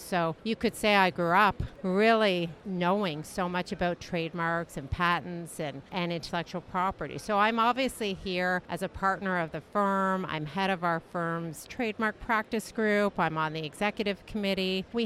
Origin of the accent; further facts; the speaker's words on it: Canada; I'm from Canada